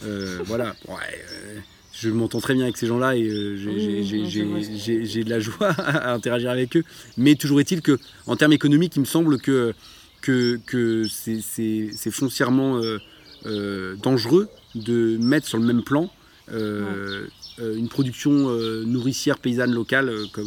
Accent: Rennes, Brittany, France; parce qu'on est rennais à la base, et rennais à 80 km.

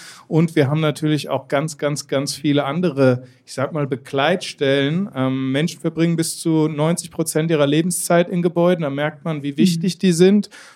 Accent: Gießen, Hesse, Germany; ich bin 33 Jahre alt, ich komme aus Gießen, also gebürtiger Mittelhesse, gar nicht weit von hier.

